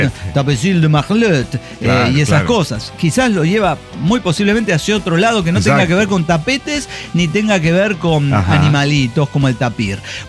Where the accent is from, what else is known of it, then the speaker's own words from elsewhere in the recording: Ciudad Cuauhtémoc, Chihuahua, Mexico; born there; Nací en Ciudad Cuauhtémoc.